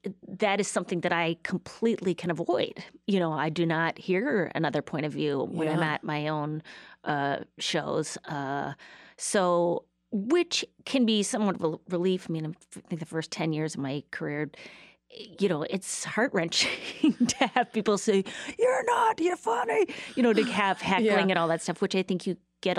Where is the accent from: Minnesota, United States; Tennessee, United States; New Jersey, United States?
Minnesota, United States; Duluth; I grew up in Duluth, Minnesota, where it was very, I know there's a Duluth, Georgia, so I don't want to confuse people.